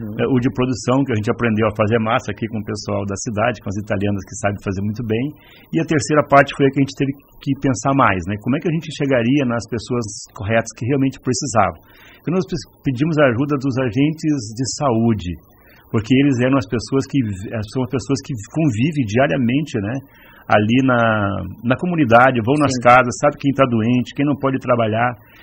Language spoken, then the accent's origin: Portuguese; Porto Alegre, Rio Grande do Sul, Brazil; eu sou lá de Porto Alegre e acabo não conhecendo as pessoas, às vezes